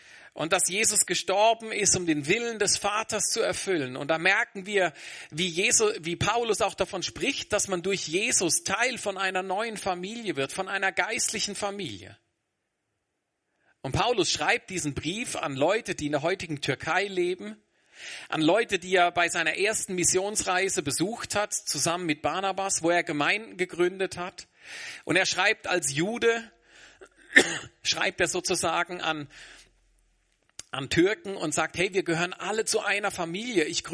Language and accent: German; Germany; Man hört es mir an, ich komme aus Deutschland.